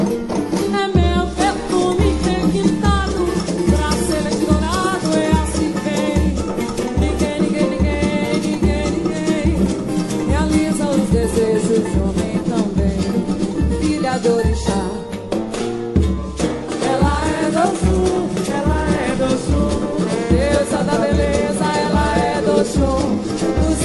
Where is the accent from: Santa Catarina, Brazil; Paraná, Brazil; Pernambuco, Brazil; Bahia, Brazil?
Pernambuco, Brazil; Recife; eu sou de Recife, Pernambuco.